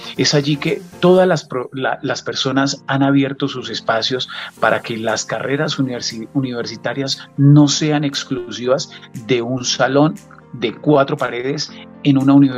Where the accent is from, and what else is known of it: Colombia